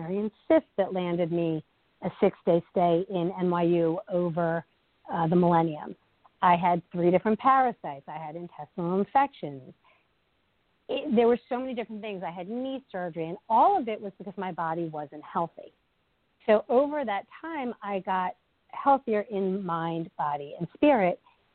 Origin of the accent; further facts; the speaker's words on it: New York City, New York, United States; I am a native New Yorker, and I have been on a healing journey for 21 years.